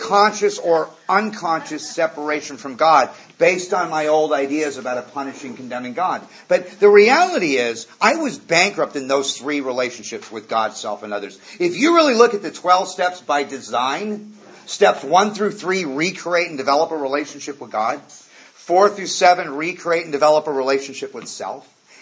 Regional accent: Malibu, California, United States; I grew up in Malibu.

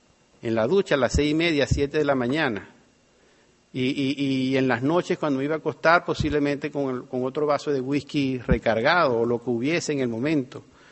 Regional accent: Venezuela; now in Miami, United States; Yo me fui de Venezuela a Estados Unidos hace cuatro años y vivo en Miami

